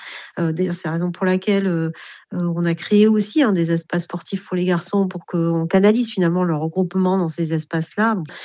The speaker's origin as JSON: {"language": "French", "town": "Bordeaux", "region": "Nouvelle-Aquitaine", "country": "France", "said": "moi, je suis de Bordeaux"}